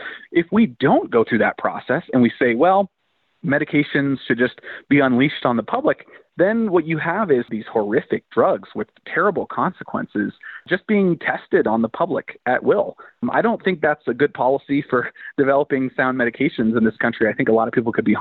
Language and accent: English; Colorado, United States; I am from Colorado. So I lived before, during, and after legalization.